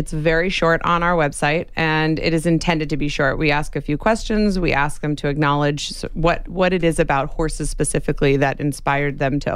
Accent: New York, United States; As a New Yorker, I decided, don't be that stereotype.

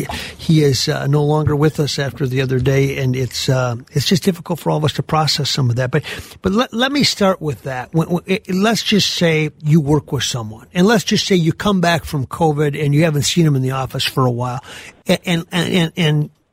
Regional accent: Gaylord, Minnesota, United States; he's from Olivia, I'm from Gaylord.

